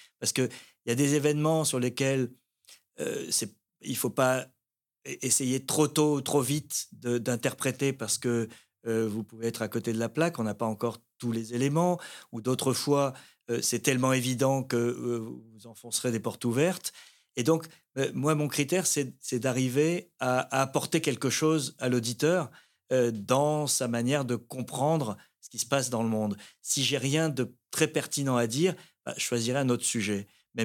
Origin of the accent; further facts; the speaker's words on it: Tunisia; born there; Peut-être parce que je suis né en Tunisie et que le grand large m'a toujours attiré.